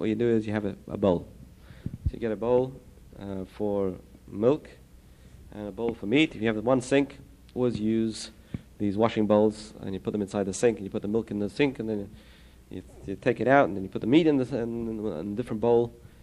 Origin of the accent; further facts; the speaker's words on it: England, United Kingdom; I come from England